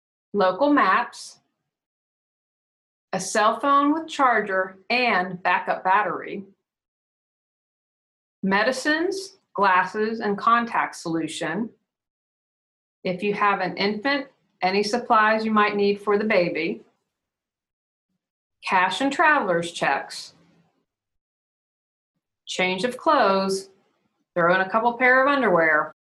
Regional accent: Wheeling, West Virginia, United States; And finally, my hometown, Wheeling, West Virginia, and other parts of West Virginia were hit with floods at the end of July.

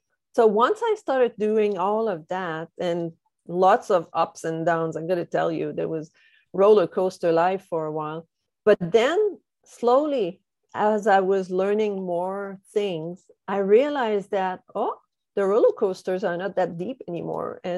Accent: Canada; now in Vancouver, Canada; I'm French Canadian. I live in Vancouver, British Columbia. I've been here 25 years, so it's pretty much home now.

